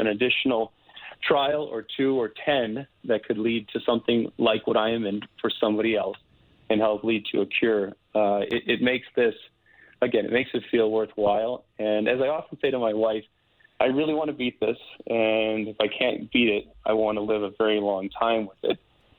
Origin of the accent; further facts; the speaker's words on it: Boston, Massachusetts, United States; now in Calgary, California, United States; I grew up in Boston. She grew up in the Midwest of the U.S., and we could not possibly feel more at home in this league and in this city than we do right now.